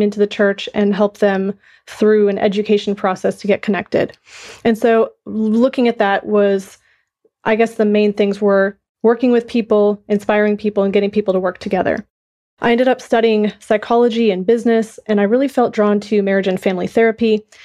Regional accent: Minnesota, United States; moved away as an adult; now in Texas, United States; I moved down to Texas from Minnesota.

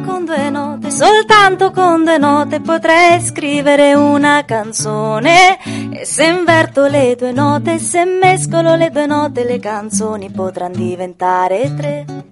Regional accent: Campobasso, Molise, Italy; E io sono originaria del Molise, sono molisana di Campobasso, però è da un po' di anni con la residenza in Toscana

